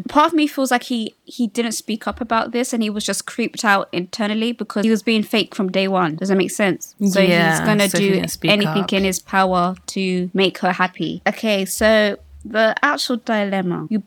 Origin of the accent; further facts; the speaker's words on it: United Kingdom; I've never been to Korea in my life. I'm British.